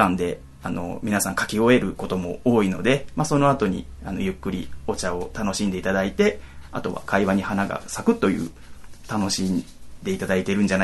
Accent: Seto, Aichi, Japan; 僕も、生まれも育ちも瀬戸っ子なので、やっぱり、ね、地元が元気っていうのがやっぱ一番いいかなと思って

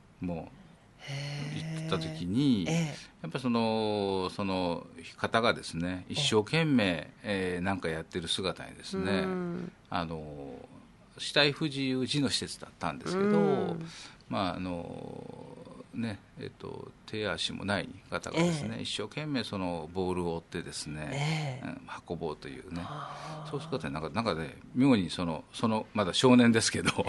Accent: Osaka, Japan; まあ、僕はあの大阪出身で

